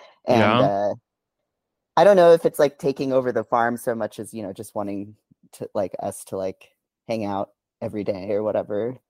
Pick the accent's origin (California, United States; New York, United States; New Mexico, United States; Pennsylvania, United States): New Mexico, United States; Española; I was born in Española, New Mexico.